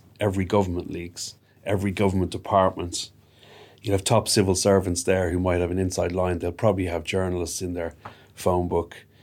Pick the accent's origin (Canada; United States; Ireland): Ireland; Well, I'm Irish.